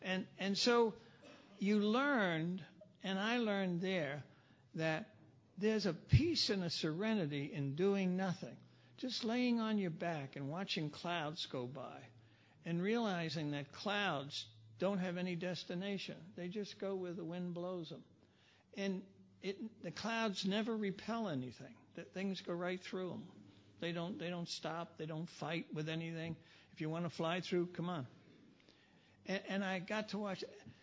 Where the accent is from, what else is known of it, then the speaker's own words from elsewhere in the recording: Brooklyn, New York, United States; You know, I'm from Brooklyn. We do catch and fillet.